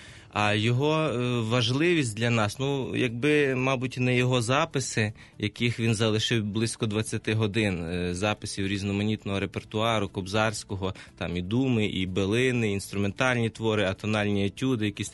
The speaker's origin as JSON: {"language": "Ukrainian", "region": "Ternopil Oblast", "country": "Ukraine", "said": "він народжений в селі Кальне, тоді ще Козівського району, так що мій земляк"}